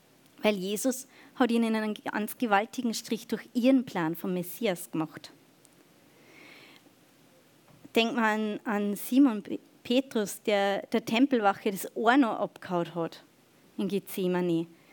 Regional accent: Bavaria, Germany; ich komme, für alle, die es nicht wissen, ich komme aus Bayern.

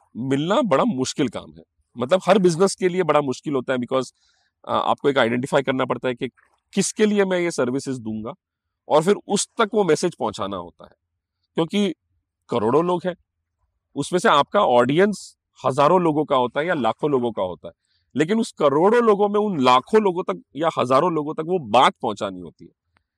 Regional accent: India; तो हम इंडिया से हैं, तो हम तो बॉलीवुड के साथ ही पले बड़े हैं

